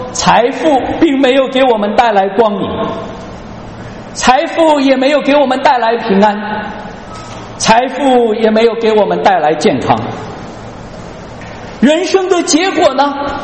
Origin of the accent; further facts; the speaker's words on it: Henan, China; 在我们河南老家啊，这里是历史上丰富的啊，历代这个建立这个王朝的建都的地方